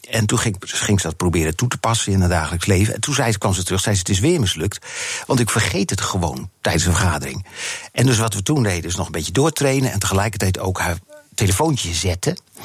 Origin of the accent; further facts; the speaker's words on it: Friesland, Netherlands; dus we komen uit Friesland, zijn we een beetje trots op